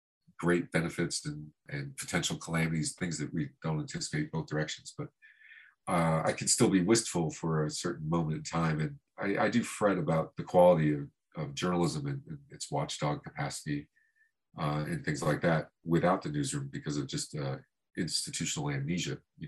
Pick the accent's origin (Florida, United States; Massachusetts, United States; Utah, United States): Florida, United States; I'm from Florida. I've never seen a mountain. I've been in California 2 months, but I've been rappelling in sneakers today.